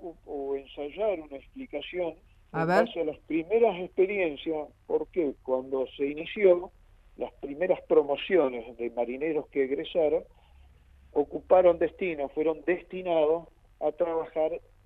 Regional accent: Mocoretá, Corrientes, Argentina; also born or lived in Chajarí; pero soy correntino, yo soy del norte, soy de Mocoretá, que está ahí nomás cerquita de...

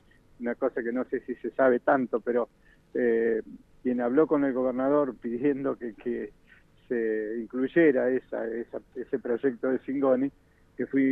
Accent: Guardia Mitre, Río Negro, Argentina; also born or lived in Conesa; Yo nací en Conesa, pero me crié en Guardia Mitre.

